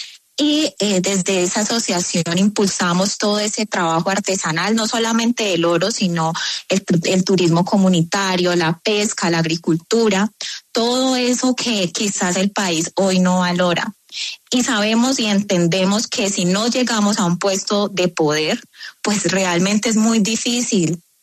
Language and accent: Spanish; Cali, Valle del Cauca, Colombia; born there; Nací en la ciudad de Cali, pero resulta que mis raíces son del Chocó. Desde muy pequeña fui a conocer toda mi cultura y todas mis raíces del Pacífico colombiano, nacida en Cali.